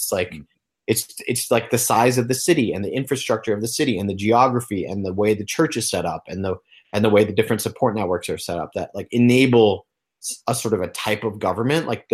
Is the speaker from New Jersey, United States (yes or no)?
no; Long Island, New York, United States; born there; I was born on Long Island.